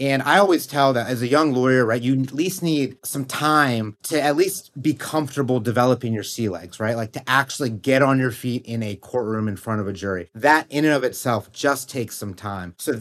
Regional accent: Virginia, United States; now in Richmond, United States; I'd moved my family to Richmond, Virginia. We grew up in Northern Virginia.

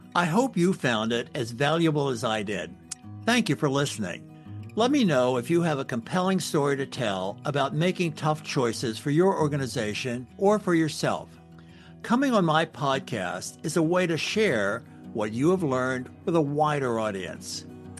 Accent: Maryland, United States; I grew up in Maryland, went to the Maryland shore when I was growing up.

